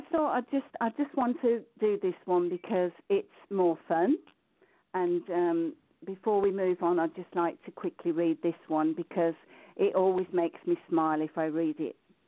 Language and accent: English; Birmingham, West Midlands, United Kingdom; born there; I was born in Birmingham. I was born in a house in Tyburn Road, and the address was 1211.